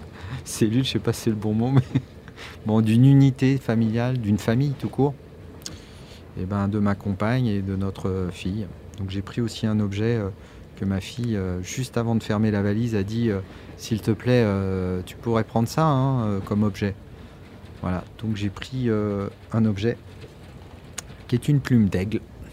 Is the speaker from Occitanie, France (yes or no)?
no; Auvergne-Rhône-Alpes, France; puisqu'on est de Haute-Savoie.